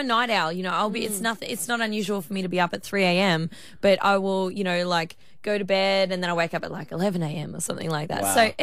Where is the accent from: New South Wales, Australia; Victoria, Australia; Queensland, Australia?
Queensland, Australia; Townsville; obviously Townsville's my hometown. Even though I don't live here anymore, I come back every month, for at least a week out of every single month just to be here.